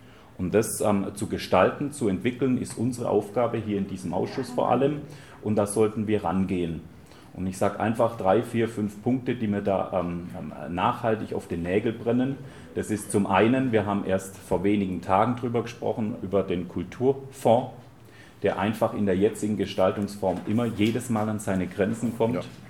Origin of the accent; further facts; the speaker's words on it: Würzburg, Bavaria, Germany; da unterstreiche ich vielleicht als Würzburger